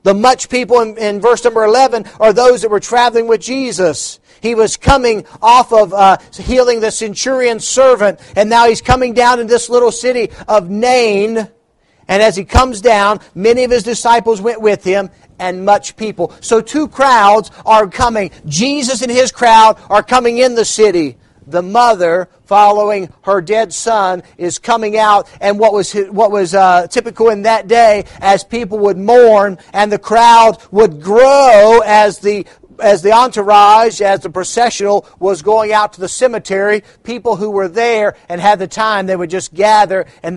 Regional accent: West Virginia, United States; And for my home state of West Virginia, just a shout out that Mother's Day was started in Grafton, West Virginia

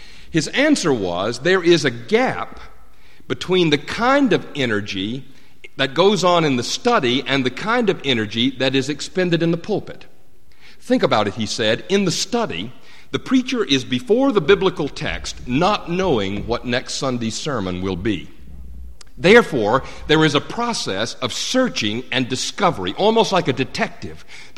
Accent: Southeast, United States; I was raised, as you can hear in my accent, in the Southeast

